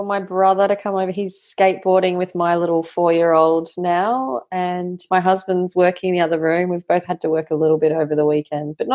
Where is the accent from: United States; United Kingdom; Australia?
Australia; Queensland; also born or lived in Amsterdam, Netherlands; I was born in Amsterdam and raised in Queensland to some immigrant parents. My mother's Dutch, my father's Egyptian